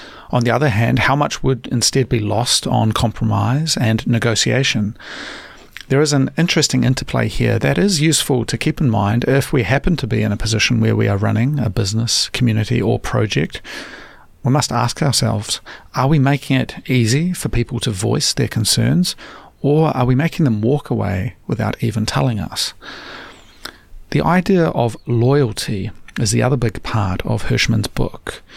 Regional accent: New Zealand; the brain drain from my home country of New Zealand, where talented people are leaving

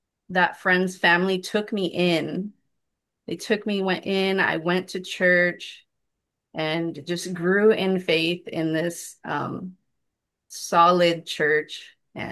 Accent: Laredo, Texas, United States; Okay, so I'm from Laredo, Texas

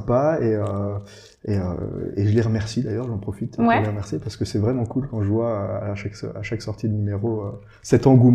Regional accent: Briey, Grand Est, France; Ouais, je suis originaire du côté de Briey.

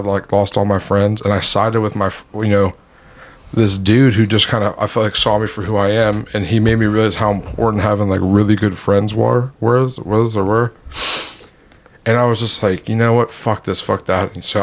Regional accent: United States; No, I'm American.

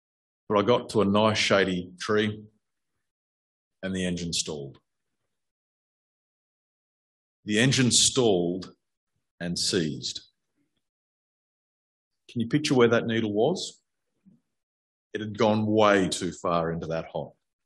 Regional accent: Forbes, New South Wales, Australia; So growing up in Forbes, summers got fairly hot as well. So 45 degrees was actually quite common, far too common.

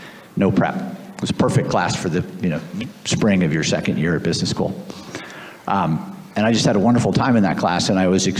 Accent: Boston, Massachusetts, United States; So I'm from Boston, Massachusetts. I grew up there. I went to school there through college. And I basically spent most of my working life there.

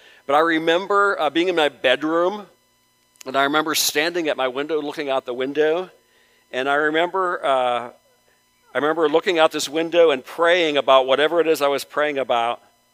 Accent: Youngstown, Ohio, United States; I grew up in Youngstown and was still living in my parents' home for a couple of months before I got my own place, my own apartment.

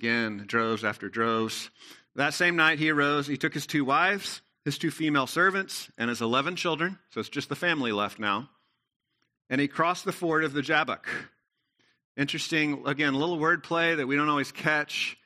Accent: Texas, United States; I grew up in Texas high school, so I was a part of this cult called Texas High School Football.

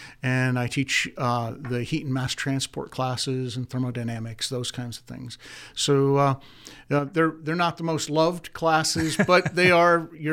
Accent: St. Marys, Pennsylvania, United States; Well, I'm from St. Mary's originally

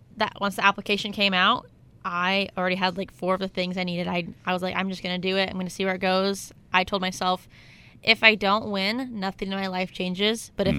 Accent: Washington, United States; Well, I'm from Washington, but I am from all over Washington. So I moved a lot as a kid, and then finally settled in Ellensburg 6 years ago.

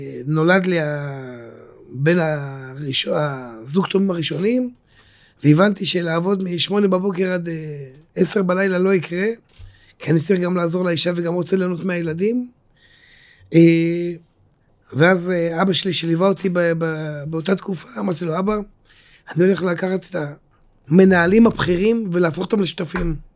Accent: Zikhron Ya'akov, Haifa District, Israel; also born or lived in Tiberias; תראה, אני ילד 74, כמו שאתה מבין, בן 51, אז כן, נולדתי בטבריה. טבריה זה עיר קטנה, משפחתית.

